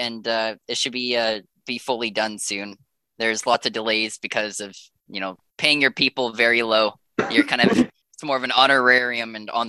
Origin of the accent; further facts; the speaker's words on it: Alberta, Canada; also born or lived in British Columbia; I ended up flying back to Alberta, to my hometown.